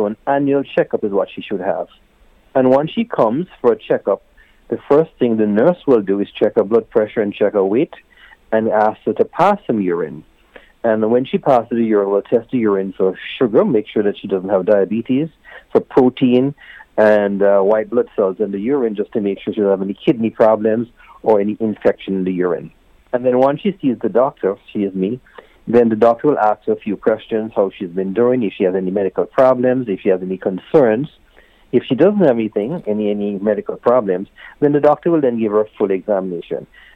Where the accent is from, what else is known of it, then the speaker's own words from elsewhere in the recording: Antigua & Barbuda; also born or lived in Canada; So, I'm born and raised in Antigua, and then I went away to Canada, where I studied and specialized in obstetrics and gynecology.